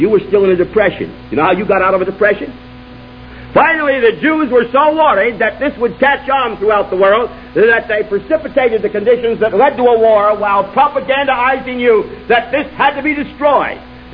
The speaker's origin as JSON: {"language": "English", "country": "United States", "said": "I'm an American."}